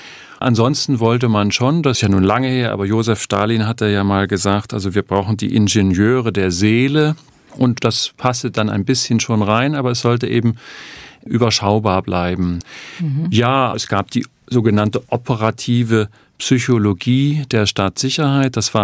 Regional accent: Halle, Saxony-Anhalt, Germany; Also ich war als Kind in der DDR, in der man ja von der Welt abgeschottet war, immer, ja, kann man schon sagen, stolz, dass so ein Weltbürger aus dieser Stadt kam, eben Händel.

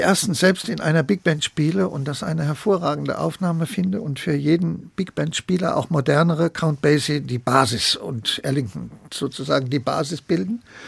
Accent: Frankfurt, Hesse, Germany; Ich bin in Frankfurt aufgewachsen, ich wohnte noch zu Hause, ich wollte einfach raus.

